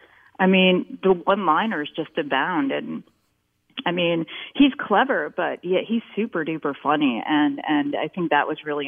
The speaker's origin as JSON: {"language": "English", "town": "Long Island", "region": "New York", "country": "United States", "tie": "born or raised there", "said": "I mean, so I'm just like this shy kid, you know, growing up on Long Island."}